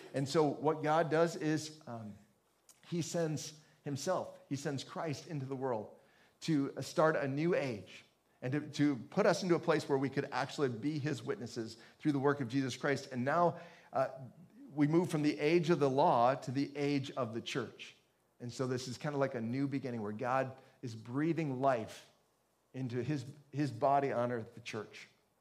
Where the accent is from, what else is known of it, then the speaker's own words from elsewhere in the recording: Fulton, United States; Like, I'm from Fulton, and when I go back into Fulton, I can usually tell, yep, that person's from Fulton. And this is where it's okay, I grew up there.